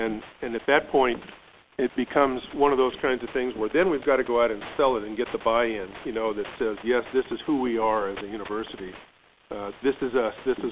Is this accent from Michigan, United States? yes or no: no; Texas, United States; I know him. I'm from Texas.